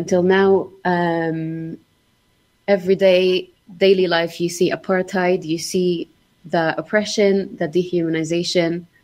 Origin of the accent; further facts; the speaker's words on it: Nablus, West Bank, Palestine; English is a second language; now in Ecuador; I'm from Palestine, the West Bank. I was born in Nablus. Born and raised there my whole life until I arrived to Ecuador.